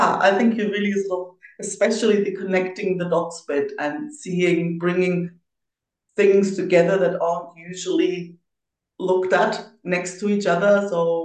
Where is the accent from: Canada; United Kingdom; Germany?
Germany; East Germany; moved away; I grew up in East Germany. I always find that's worth mentioning because it's shaped how I see the world, especially since I got out before the wall came down.